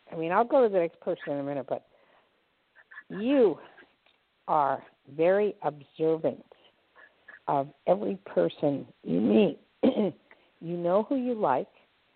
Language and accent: English; Newark, New Jersey, United States; The street smart comes from growing up in Newark, New Jersey.